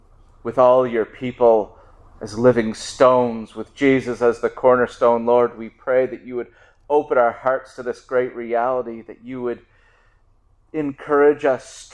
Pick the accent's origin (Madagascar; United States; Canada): Canada; I'm proud to be a Canadian. Canadians are not just a type of American. We're a Canadian. We have a different history than the Americans.